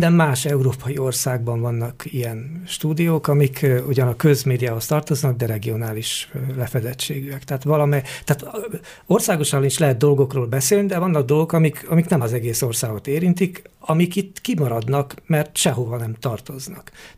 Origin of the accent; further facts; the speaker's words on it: Székesfehérvár, Fejér, Hungary; Én Fejér megyei vagyok-e? Nem tudom, de mondjuk a fehérvári vagyok, az biztos, hogy egy érvényes hovatartozási érzés.